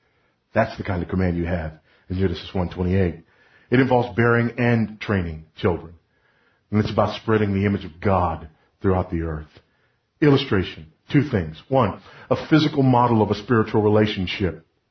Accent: Los Angeles, California, United States; People ask me, where'd you grow up? Well, I grew up some in Los Angeles, but mostly when I got married.

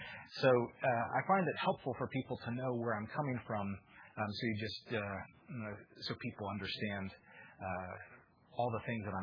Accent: Tampa, Florida, United States; also born or lived in Michigan; I grew up in Tampa, Florida, born in Michigan, and I went to college in Davidson, North Carolina.

